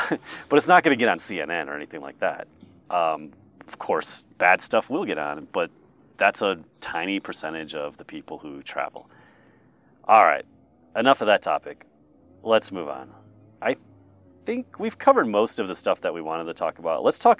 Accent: United States; I always tell the truth. I'm American.

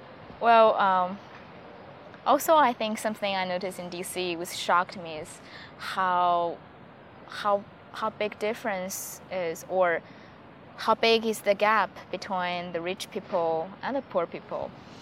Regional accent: China; English is a second language; there are some small towns in China as well, like my hometown, where you can see things change very slowly.

